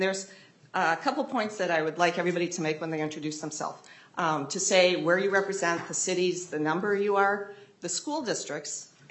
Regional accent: Austin, United States; So I grew up in Austin, and I started there in Austin in the fourth grade.

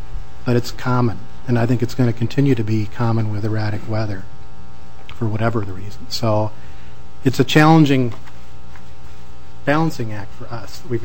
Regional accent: Minnesota, United States; I grew up in Greater Minnesota. I went to a high school class of 26 people near a town of 300.

